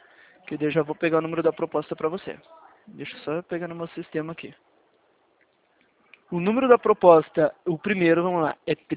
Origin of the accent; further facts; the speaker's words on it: Paraná, Brazil; Só que eu sou aqui do Paraná.